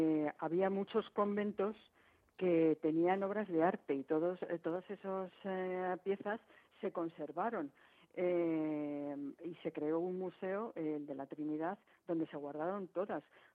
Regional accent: Madrid, Community of Madrid, Spain; Yo soy madrileña, he vivido siempre en Madrid

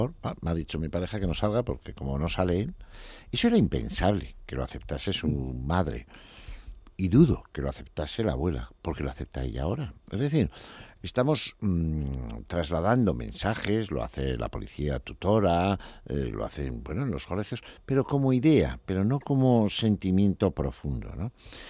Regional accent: Pamplona, Navarre, Spain; van a mi tierra, a Pamplona, en los Sanfermines

